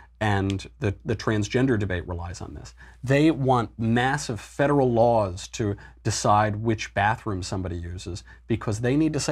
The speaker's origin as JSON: {"language": "English", "region": "New York", "country": "United States", "said": "And I come from New York and I've hung out with a lot of New York Republicans."}